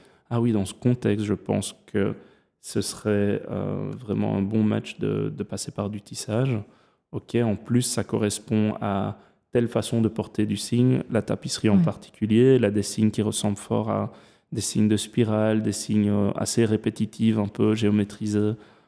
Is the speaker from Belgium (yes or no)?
yes; Belgium; j'ai grandi en Belgique avec une mère ardennaise, donc on a passé toute notre enfance dans la forêt et dans le jardin, dans la nature.